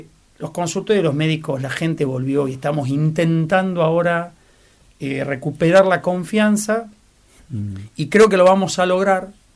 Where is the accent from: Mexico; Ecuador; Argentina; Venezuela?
Argentina; Tandil, Buenos Aires Province; Yo soy de Tandil, como en un pueblo donde vos al médico lo veías el domingo en misa y nada más.